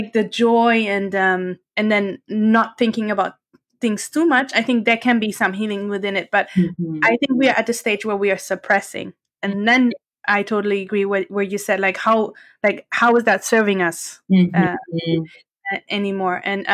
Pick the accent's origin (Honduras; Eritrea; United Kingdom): Eritrea; you're from Jamaica, and I'm from Eritrea